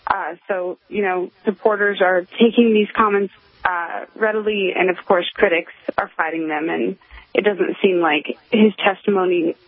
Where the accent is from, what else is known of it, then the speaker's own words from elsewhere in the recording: California, United States; But when I visit home, I'm from California, absolutely.